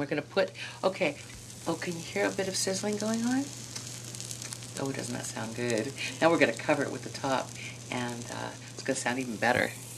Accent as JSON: {"language": "English", "region": "California", "country": "United States", "said": "And we're going to have green chili and cumin just because I'm from California."}